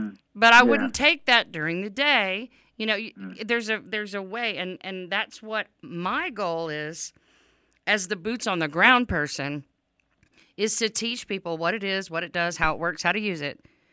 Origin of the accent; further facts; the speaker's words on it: United States; because I'm an adult and I'm an American, you know, and I'm a human being, you know?